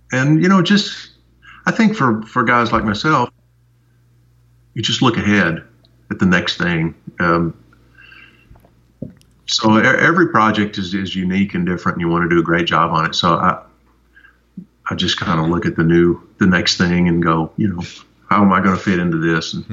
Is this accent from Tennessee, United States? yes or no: yes; Townsend, Tennessee, United States; I grew up in Townsend, Tennessee, in the Smokies. Great place to grow up, right in the mountains, right at the edge of the national park.